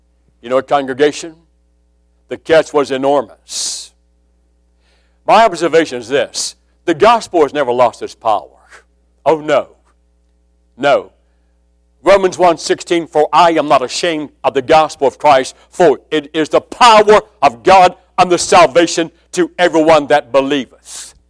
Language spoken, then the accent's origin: English; West Virginia, United States; I said, "Well, sir, I'm from West Virginia. I've hunted all my life."